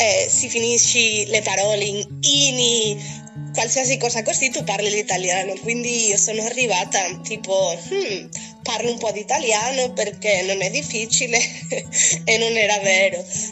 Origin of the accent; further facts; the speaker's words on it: Spain; Italian is a second language; now in Italy; io avevo fatto teatro da quando ero piccola in Spagna